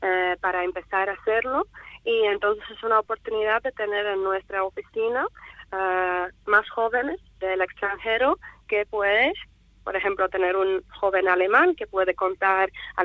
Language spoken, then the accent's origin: Spanish; Latvia; now in Spain; Yo misma soy de Letonia, también soy extranjera